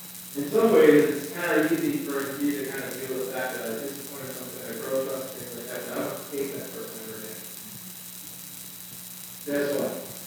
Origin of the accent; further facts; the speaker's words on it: United States; I grew up on Long Island Sound. So the salt water there.